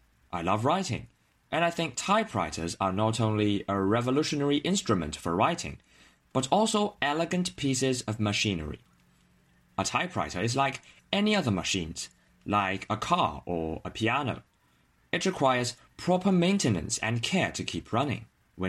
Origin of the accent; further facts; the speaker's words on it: Shenzhen, Guangdong, China; I'm a student from Shenzhen, a city in southern China.